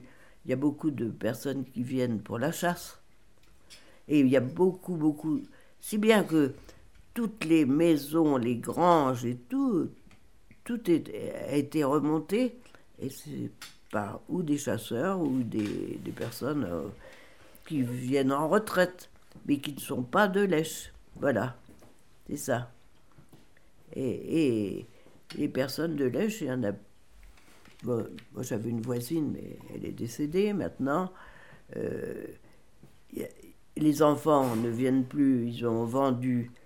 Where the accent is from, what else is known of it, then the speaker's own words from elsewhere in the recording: Hauts-de-France, France; je ne suis pas du tout du pays, parce que je suis du Nord.